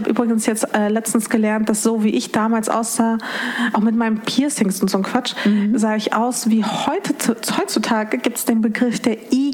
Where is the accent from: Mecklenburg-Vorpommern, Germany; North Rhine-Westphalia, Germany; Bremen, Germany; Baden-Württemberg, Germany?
North Rhine-Westphalia, Germany; Dortmund; ich bin in Dortmund aufgewachsen, ist jetzt eine große Stadt an sich.